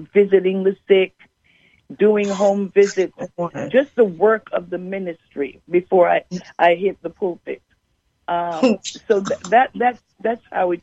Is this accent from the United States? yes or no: yes; Harlem, New York, United States; I was raised in Harlem. Well, I went to church in Harlem